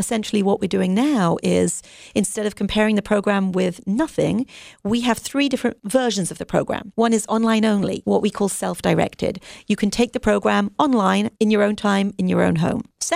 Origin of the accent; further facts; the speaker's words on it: London, United Kingdom; now in United States; And the way I talk about our program is we live in Minnesota. It's cold. I'm from London originally, so I'm not used to this cold.